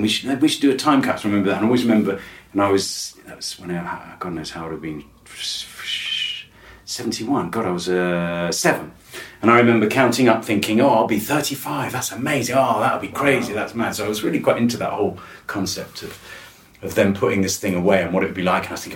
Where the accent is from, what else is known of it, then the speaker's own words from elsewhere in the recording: South West England, United Kingdom; I was 15, and I grew up in Wiltshire, and my dad was a lorry driver